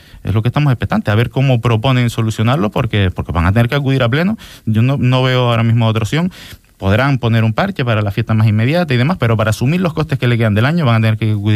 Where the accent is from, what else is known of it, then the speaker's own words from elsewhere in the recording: El Cotillo, Canary Islands, Spain; Yo siempre pongo el mismo ejemplo, yo soy del Cotillo, lo importante que es la fiesta del Cotillo para la economía del pueblo.